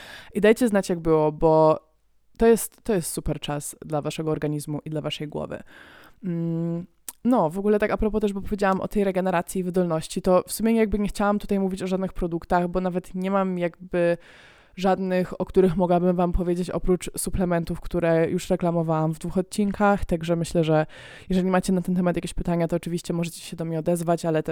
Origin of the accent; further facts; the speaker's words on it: Germany; now in Poland; Pamiętajcie, że ja się wychowałam w Niemczech i ja jako dziecko mam taki obraz, że wszyscy w saunie siedzieli nago.